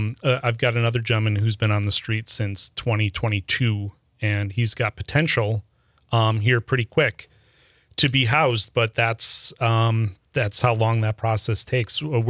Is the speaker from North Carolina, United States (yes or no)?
no; Neenah, Wisconsin, United States; I grew up in the Appleton, Neenah area. I went to Neenah High School.